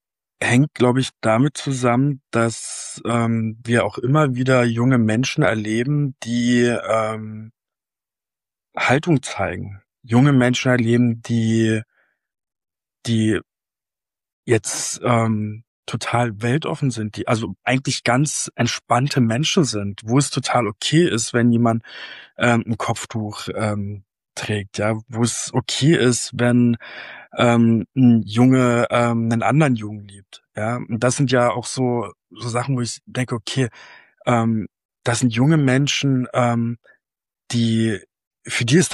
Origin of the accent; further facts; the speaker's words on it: Brandenburg, Germany; ich in Brandenburg geblieben bin, also ich bin da nochmal 200 Kilometer weggezogen mit meiner Familie, aber nach wie vor in Brandenburg, weil es einfach meine Heimat ist.